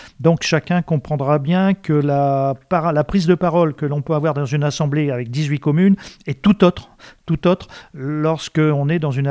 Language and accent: French; Cambrai, Hauts-de-France, France; born there; j'aime mon village, j'ai les deux pieds aussi dans la terre, j'y suis quasiment né, même si je suis né à Cambrai.